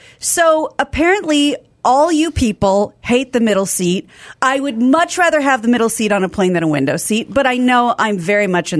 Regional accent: Midwest, United States; I have a lot of personal shame. I'm from the Midwest.

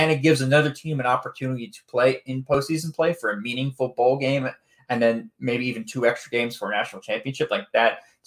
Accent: Florida, United States; because I'm from Florida. I'm about 2 hours away from Orlando, UCF.

